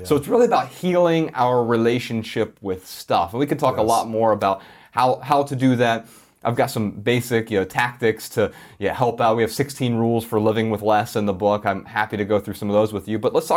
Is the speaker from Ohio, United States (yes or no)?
yes; Ohio, United States; We're both from Ohio.